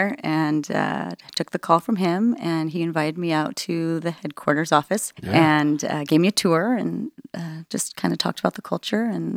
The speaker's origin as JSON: {"language": "English", "region": "California", "country": "United States", "said": "I'm from California."}